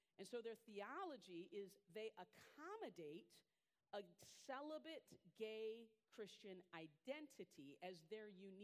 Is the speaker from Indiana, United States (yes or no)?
yes; West Lafayette, Indiana, United States; So in my hometown of West Lafayette, Indiana, last year, the city tried to pass an ordinance to ban conversion therapy